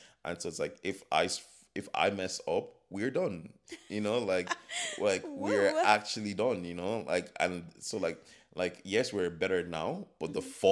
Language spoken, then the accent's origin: English; Lagos, Nigeria; I grew up in Nigeria, in Lagos City.